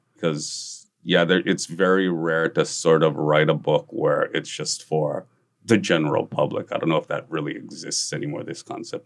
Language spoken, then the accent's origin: English; Kahaluu, Hawaii, United States; I grew up in Kahalu. There's no writers and, you know what I mean?